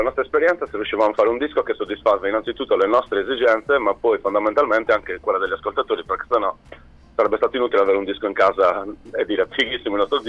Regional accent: Sardinia, Italy; scrivere in sardo mi sarei ghettizzato alla Sardegna, con tutto rispetto a chi ho, immaginate, sono la mia terra

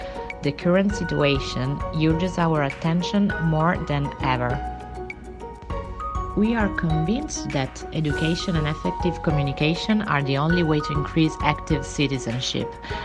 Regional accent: Orvieto, Umbria, Italy; English is a second language; I'm from Orvieto, a town in the center of Italy, and I'm a law graduate specializing in international law.

